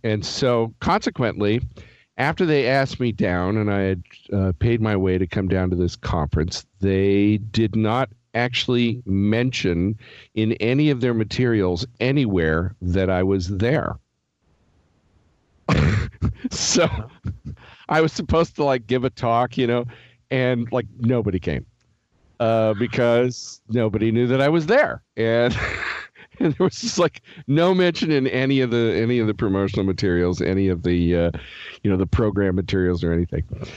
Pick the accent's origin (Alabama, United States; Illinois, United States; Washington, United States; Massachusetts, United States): Washington, United States; I'm from Washington. I'm a Northwest boy, so I'm used to 50 degrees in April